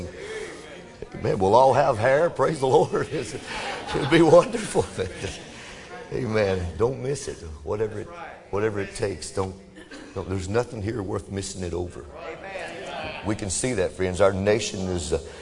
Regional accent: United States; And I'm an American in my heart

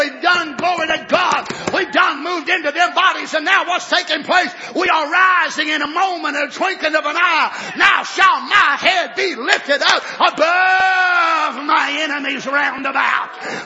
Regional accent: United States; And as an American, I can't hardly stand to see what our nation has become.

